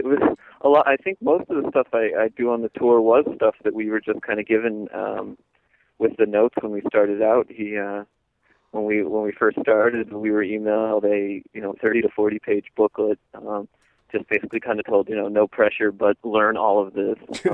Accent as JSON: {"language": "English", "region": "New Mexico", "country": "United States", "said": "I'm from New Mexico originally, so no real, you know, Major League Baseball teams or anything."}